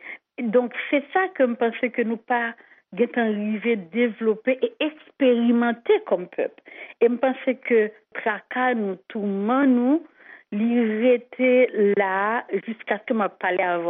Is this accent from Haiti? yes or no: yes; Haiti; moi, en tant qu'haïtienne, comme je suis racine